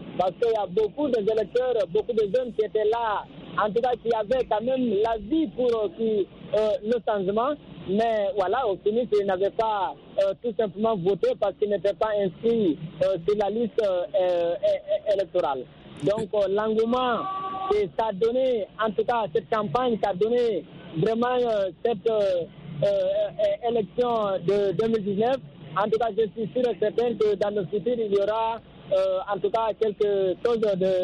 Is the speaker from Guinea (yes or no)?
yes; Guinea; la Guinée-Conakry, mon pays d'origine.